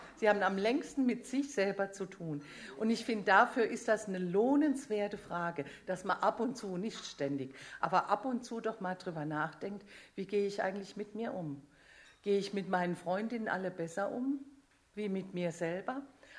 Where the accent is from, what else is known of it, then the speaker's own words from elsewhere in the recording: Germany; also born or lived in Basel, Switzerland; Wie Sie hören, komme ich ursprünglich aus Deutschland. Wir hatten bis letzten September 26 Jahre in Basel gewohnt, mein Mann und ich und die Kinder.